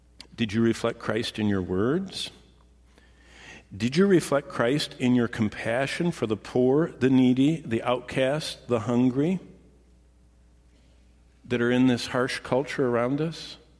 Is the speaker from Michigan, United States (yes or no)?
yes; Lansing, Michigan, United States; I said, I'm from Michigan.